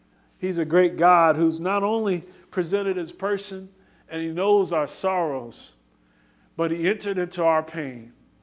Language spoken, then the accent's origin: English; Northeast, United States; I grew up in the Northeast, and I love Jersey